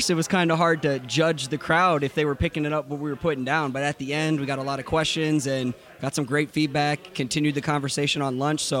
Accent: Iowa, United States; I am from Iowa.

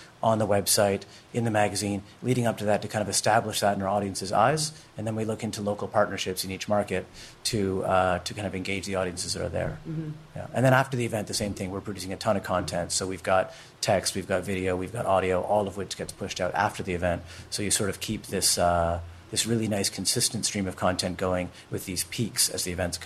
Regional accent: Halifax, Nova Scotia, Canada; I'm from Halifax.

